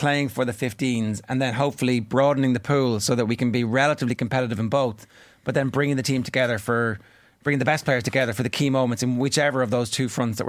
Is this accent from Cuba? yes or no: no; Ireland; We're Irish, of course.